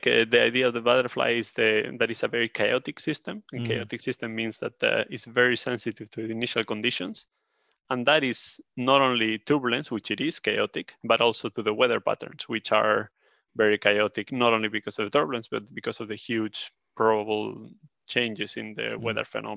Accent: Spain; now in Sweden; I'm from Spain, but I live in Sweden, so I fly quite often.

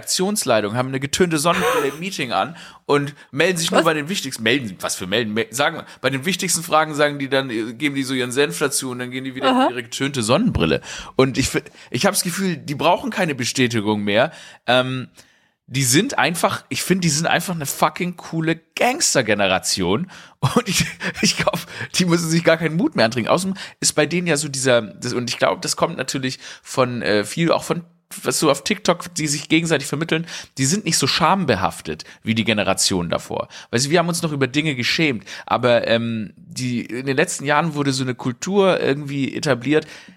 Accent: Stuttgart, Baden-Württemberg, Germany; Ich komme so richtig aus Downtown Stuttgart, bin ich aufgewachsen.

